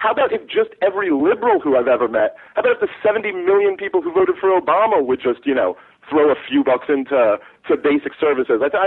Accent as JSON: {"language": "English", "region": "New York", "country": "United States", "said": "I mean, I'm a Jew from New York. Sound familiar?"}